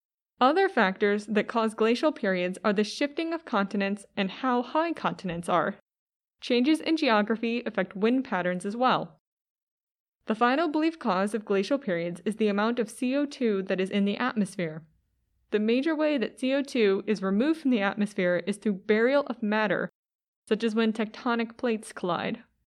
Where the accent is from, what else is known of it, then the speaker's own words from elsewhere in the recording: Ohio, United States; I grew up near the Cuyahoga River.